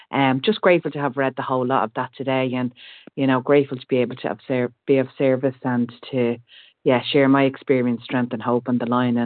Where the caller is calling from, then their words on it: Leinster, Ireland; I'm in County Meath in Ireland.